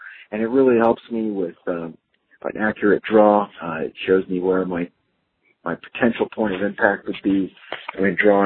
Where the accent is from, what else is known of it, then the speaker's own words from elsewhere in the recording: Cincinnati, Ohio, United States; I'm from Cincinnati.